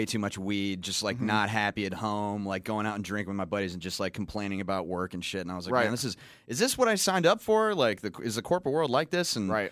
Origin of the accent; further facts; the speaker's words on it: California, United States; like Central California. I grew up in the Monterey Peninsula. I lived out in Big Sur for a long time in the boonies.